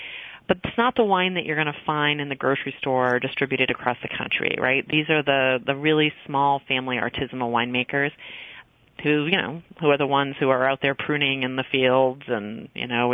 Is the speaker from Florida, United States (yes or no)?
yes; Port Charlotte, Florida, United States; born there; No, I was born in Port Charlotte. So, yeah, always looking forward to coming back.